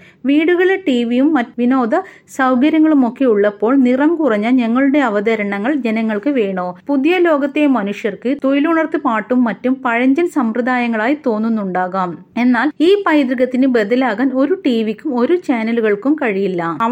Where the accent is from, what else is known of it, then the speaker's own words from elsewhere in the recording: Vavannur, Kerala, India; ഞാൻ ജനിച്ചു വളർന്ന പാലക്കാട് ജില്ലയുടെ ഏറ്റവും പടിഞ്ഞാറുള്ള കൂറ്റനാട്ടെ വാവന്നൂർ ഗ്രാമത്തിനും അഭിമാന നിമിഷം.